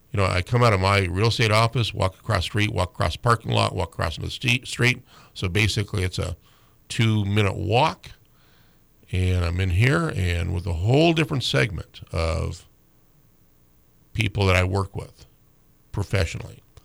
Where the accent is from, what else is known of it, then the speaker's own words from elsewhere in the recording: Fairbanks, Alaska, United States; I'm also very thankful for growing up in Fairbanks, the time frame that I did.